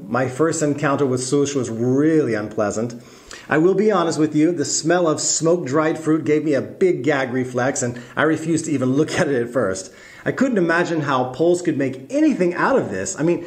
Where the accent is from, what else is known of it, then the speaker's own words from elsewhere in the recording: Texas, United States; Growing up in Texas, again, I have to be honest and admit, I had never heard of anything like compote.